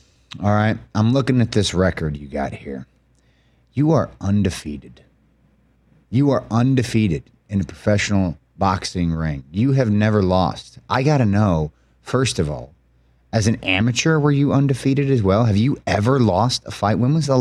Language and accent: English; Davenport, Iowa, United States; I'm from Iowa, Davenport, Iowa, right down I-80.